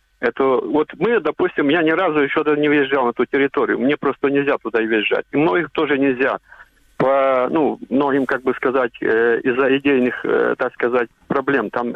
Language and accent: Russian; Kharkiv, Kharkiv Oblast, Ukraine; я с Харькова. Сейчас переселенец, 6 лет живем у Харькова в модульном городке.